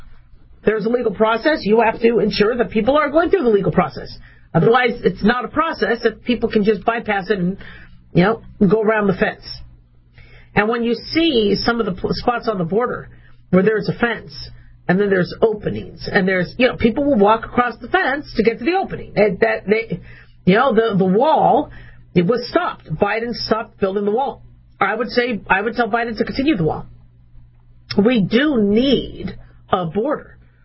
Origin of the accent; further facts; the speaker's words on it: United States; I mean, I'm an American. I love this country.